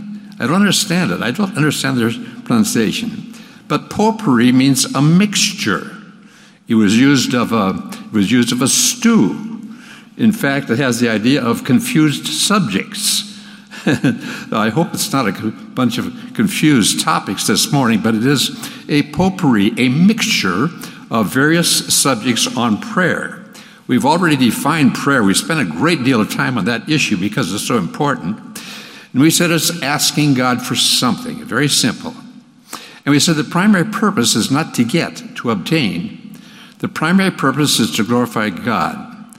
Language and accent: English; Hinckley, Minnesota, United States; As you know, my hometown is Hinckley, Minnesota, where the men are men and pansies are flowers and the women are slightly above average.